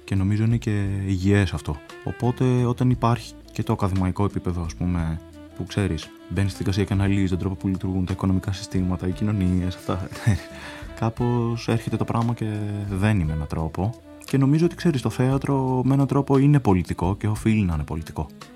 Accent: Athens, Attica, Greece; born there; Εγώ γεννήθηκα το 1992, φίλε σας στην Αθήνα. Έχω καταγωγή από την Πελοπόννησο.

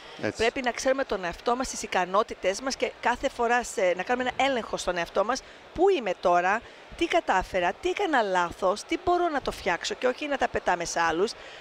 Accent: New York City, New York, United States; Greek is a second language; γιατί είμαι από Νέα Υόρκη και ήμουν εκεί το καλοκαίρι

